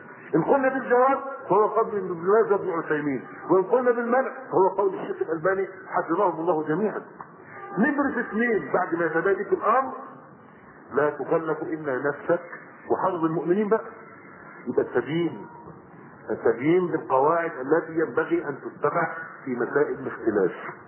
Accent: Egypt; قلت له يا عم الشيخ، عندنا في مصر لما ضحكوا عليه

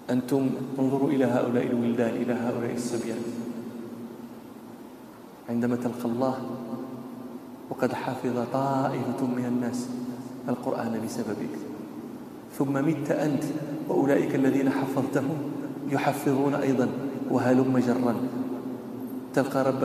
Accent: Morocco; فلاح من الفلاحين الكبار عندنا في المغرب

